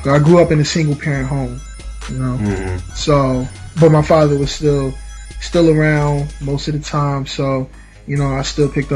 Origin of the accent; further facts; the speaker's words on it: Newark, New Jersey, United States; now in Montclair, United States; I'm from Newark, New Jersey. I mean, I currently am not in Newark, New Jersey. I'm in Montclair, but I'm from Newark, New Jersey, and that's where I grew up